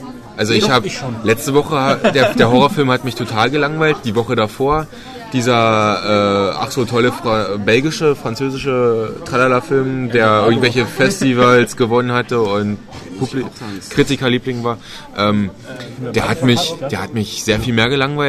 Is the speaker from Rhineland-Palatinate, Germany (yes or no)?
no; Cottbus, Brandenburg, Germany; Ich komme ja aus der Grenznähe. Da fahren wir ja jedes Wochenende rüber zum Tanken.